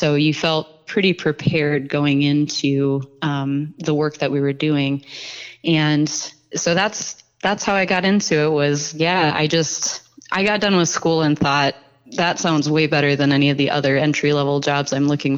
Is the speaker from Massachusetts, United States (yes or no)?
no; Iowa, United States; I grew up in Iowa, so I did a lot of detasseling in high school